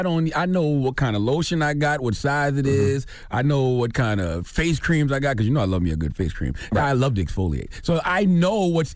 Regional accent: South Carolina, United States; from South Carolina, my home state.

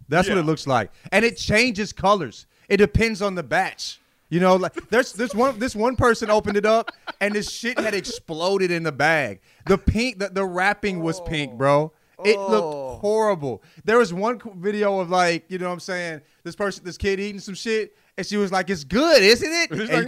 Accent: St. Louis, Missouri, United States; I'm from St. Louis, nigga.

